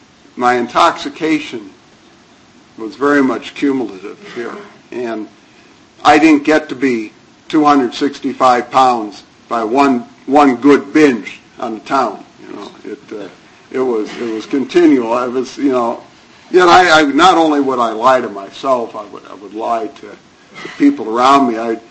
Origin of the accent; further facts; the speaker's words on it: Cleveland, Ohio, United States; born there; moved away; also born or lived in New York City / Albany / Buffalo; I was born in 1951 in Cleveland, Ohio. I'll let you do the math.